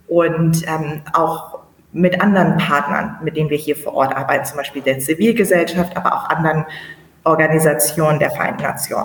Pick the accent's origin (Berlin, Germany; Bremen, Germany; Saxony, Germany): Bremen, Germany; Ich komme aus Bremen, aus Norddeutschland